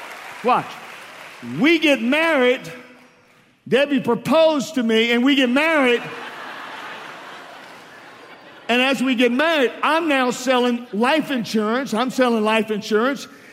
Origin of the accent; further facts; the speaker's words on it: New Orleans, Louisiana, United States; I come from New Orleans Mardi Gras